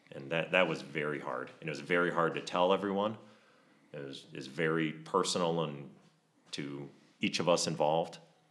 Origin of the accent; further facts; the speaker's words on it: Illinois, United States; So I grew up in Illinois. I went to Iowa State, actually, which is where I met my wife.